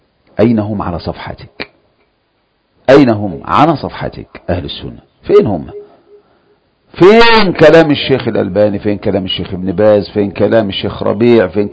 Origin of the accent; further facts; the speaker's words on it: Egypt; now in Saudi Arabia; مصري في هذه البلد أبقى 10 سنوات ما أحضر للشيخ